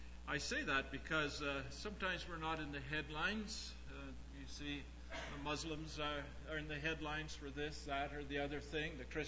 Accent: Dryden, Ontario, Canada; A few Sundays ago, I was back in my hometown in Dryden, Ontario, in my First Baptist Church, where I was converted

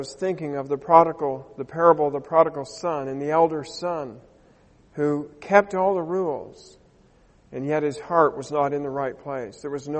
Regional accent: Canada; born there; Holland is the land of my ancestors. I was born here in Canada.

